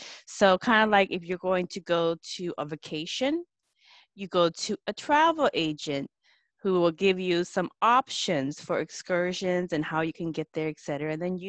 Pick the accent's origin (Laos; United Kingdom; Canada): Laos; I'm from the Hmong tribe of Laos, and we have our belief system about these folklores as well.